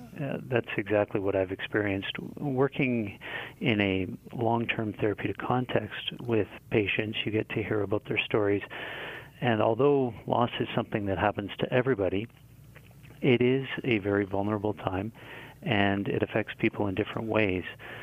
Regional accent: Winnipeg, Manitoba, Canada; So I'm a Canadian. I'm from a city called Winnipeg, which is in Manitoba, just north of Minnesota.

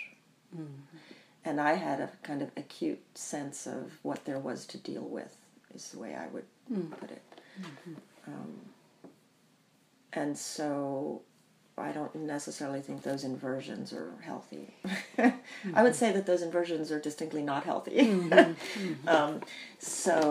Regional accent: Bahamas; also born or lived in United States; I grew up in the Bahamas, and I was born in the United States

